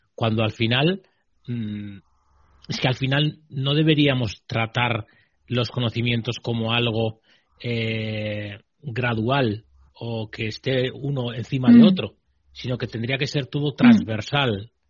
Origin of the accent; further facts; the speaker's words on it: Basque Country, Spain; Que yo vengo del País Vasco y ahí no nos movemos ni con...